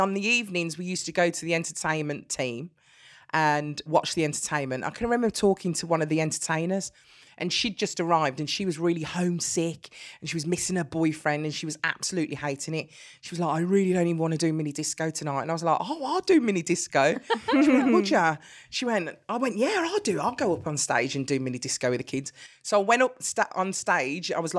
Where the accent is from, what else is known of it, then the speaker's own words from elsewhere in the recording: Birmingham, West Midlands, United Kingdom; accent: Brummy; I get more Brummy. As soon as I hear my friends or I go back home, I literally, my accent, they say, "You don't sound like that on television." I said, "I do. I just sound so much more Brummy when I go back home."